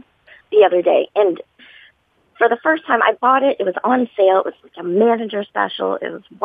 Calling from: Louisville, Kentucky, United States; Hello. I'm from Louisville, Kentucky.

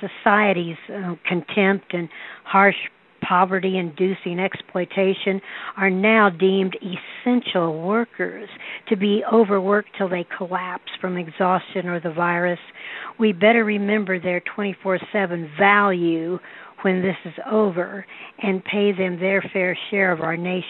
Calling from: Indianapolis, Indiana, United States; from Indianapolis.

